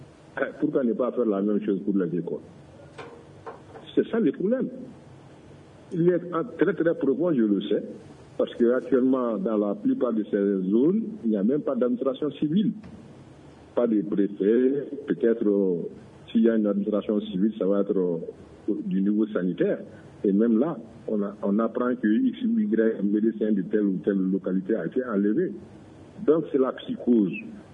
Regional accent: Mali; Ça me préoccupe en tant que Malien, en tant que parent d'élève

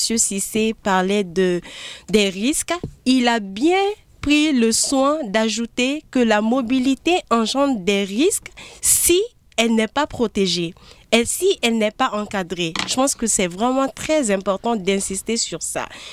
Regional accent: Mali; c'est vraiment une réalité endémique de chez nous au Mali et bien sûr en Afrique de l'Ouest, mais plus particulièrement au Mali.

